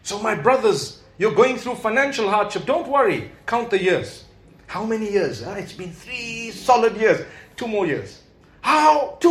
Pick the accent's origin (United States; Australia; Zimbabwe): Zimbabwe; I come from Zimbabwe, I know of so many school teachers and university lecturers and doctors and lawyers